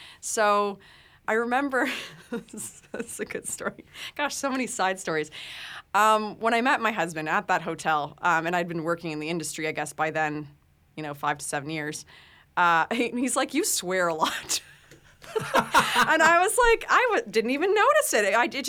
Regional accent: Canada; It's really easy as a Canadian to get that visa.

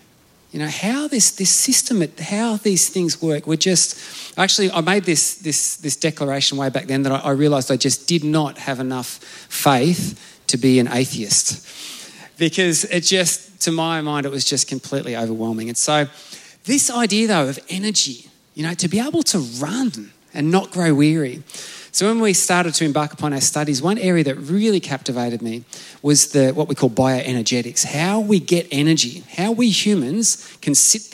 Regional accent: Victoria, Australia; So I grew up in Gippsland, I suppose you'd say, back in Victoria

